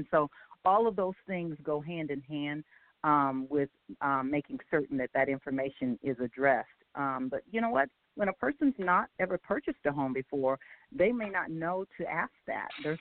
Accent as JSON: {"language": "English", "town": "Longview", "region": "Texas", "country": "United States", "lives_now": "Denver, United States", "said": "I'm originally from Longview, Texas, East Texas."}